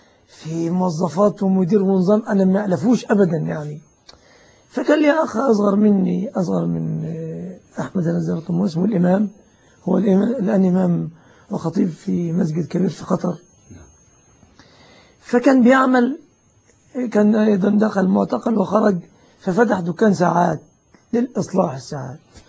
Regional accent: Egypt; عندنا في مصر

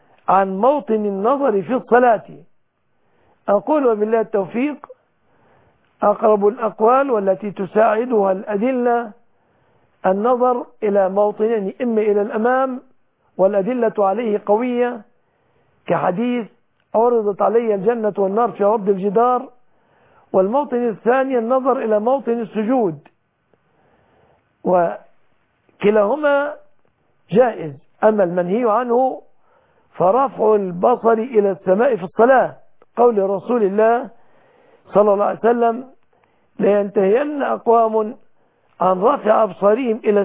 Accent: Egypt; أن يحفظ بلادنا مصر وسائر بلاد

